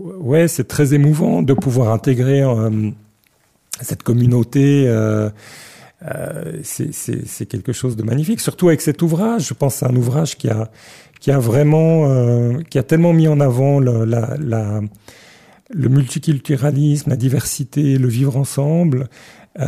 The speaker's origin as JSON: {"language": "French", "region": "Geneva", "country": "Switzerland", "tie": "born or raised there", "accent": "Genevan", "said": "je suis Suisse depuis très très longtemps, depuis l'enfance en fait. J'ai grandi à Genève, dans la campagne genevoise. Ça fait très longtemps. Il paraît même, on me dit parfois que j'ai l'accent genevois."}